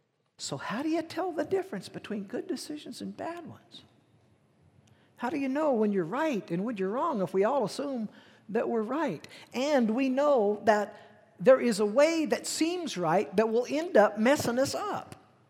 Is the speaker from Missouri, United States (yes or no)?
yes; Missouri, United States; I come from Missouri. Missouri people are a little weird